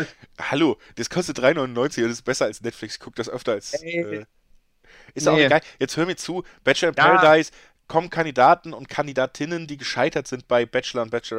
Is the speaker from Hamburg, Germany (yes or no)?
yes; Hamburg, Germany; Ich komme ja originär aus Hamburg.